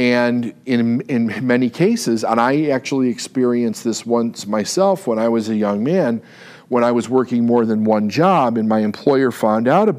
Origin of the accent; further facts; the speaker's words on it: Chicago, Illinois, United States; moved away as an adult; now in California, United States; especially when it comes to the Midwest, which I'm from Chicago, where it's almost like a sin to leave the community.